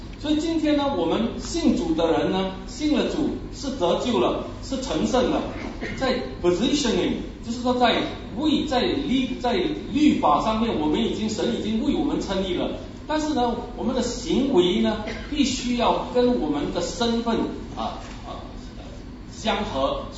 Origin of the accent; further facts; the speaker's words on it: China; 所以我们中国人呢，我们讲说穿起龙袍不像太子